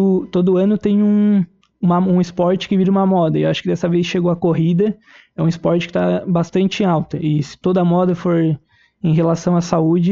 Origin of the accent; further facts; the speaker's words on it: Urussanga, Santa Catarina, Brazil; Sim, sou aqui de Uruçanga.